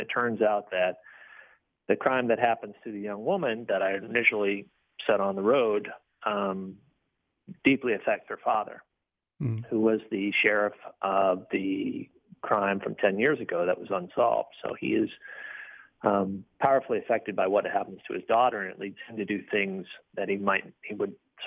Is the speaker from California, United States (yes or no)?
no; Iowa City, Iowa, United States; It's my hometown, as you mentioned, and it's a great bookstore, a great independent bookstore.